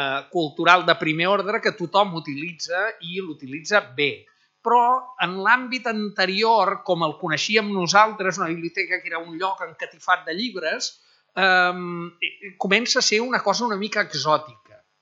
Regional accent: Barcelona, Catalonia, Spain; que és una dibuixant d'Horta, com jo, del meu barri, bona amiga

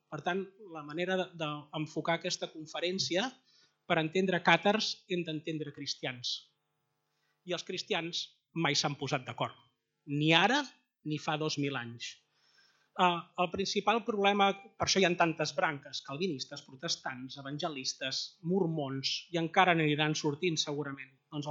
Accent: Llançà, Catalonia, Spain; Jo vinc de Llançà.

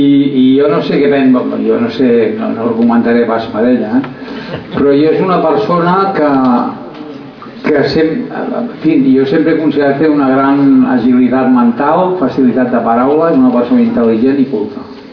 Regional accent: Badalona, Catalonia, Spain; La primera relació és que vam néixer a 300 o 400 metres de distància. Som de Badalona.

